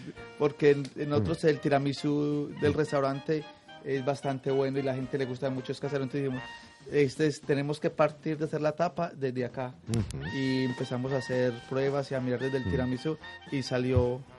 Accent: Colombia; yo soy colombiano

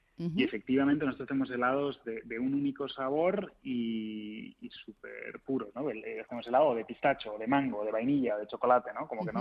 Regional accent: Madrid, Community of Madrid, Spain; Soy español, de Madrid.

